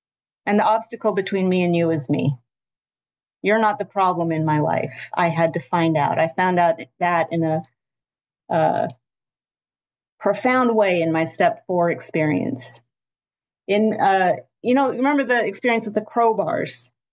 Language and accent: English; Utah, United States; When I was growing up in Happy Valley, Utah, an only child, very different from everyone.